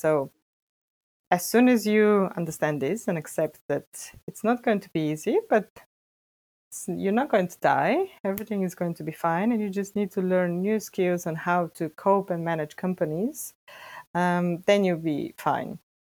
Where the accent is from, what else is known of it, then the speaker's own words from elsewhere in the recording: Bulgaria; English is a second language; I am originally from Bulgaria and I did my bachelor's studies there.